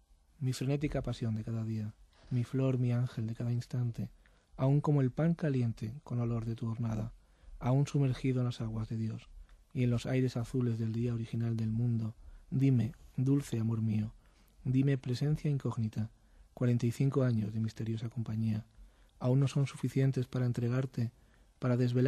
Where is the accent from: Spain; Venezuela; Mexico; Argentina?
Spain; ya sabes cómo somos los españoles, ¿no?